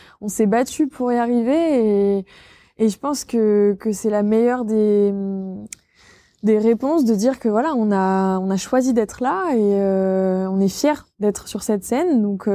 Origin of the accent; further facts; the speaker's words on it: Villedieu-les-Poêles, Normandy, France; now in Caen, France; Moi, je suis originaire de Vidieu-les-Poêles à la base, mais je suis venue sur Caen pour mes études, donc pour rentrer à la fac de droit de Caen.